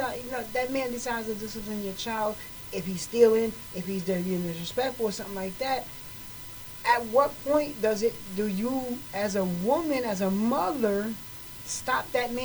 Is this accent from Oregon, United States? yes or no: no; New York, United States; I'm from New York, so I don't hurt anything.